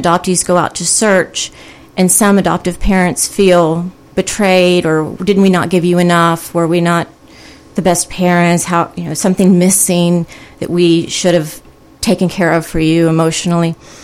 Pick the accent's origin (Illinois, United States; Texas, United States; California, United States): Texas, United States; So I walked into the office in Austin, Texas, because I'm from Texas